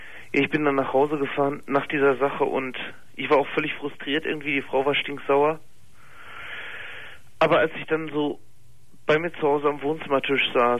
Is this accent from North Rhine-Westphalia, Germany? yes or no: yes; Münster, North Rhine-Westphalia, Germany; born there; Gebürtiger Münsteraner